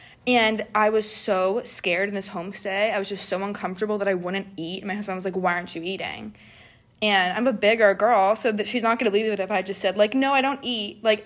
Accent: Cleveland, Ohio, United States; I'm from Cleveland, Ohio.

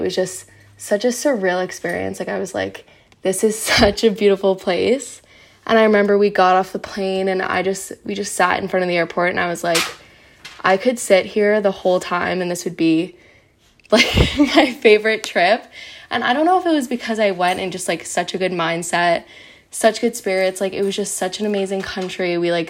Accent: New York, United States; I'm from New York.

